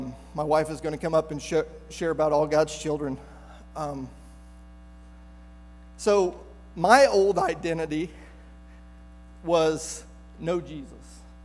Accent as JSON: {"language": "English", "town": "St. Joseph", "country": "United States", "tie": "born or raised there", "said": "because I grew up in St. Joe. I was a fisherman. I went hunting."}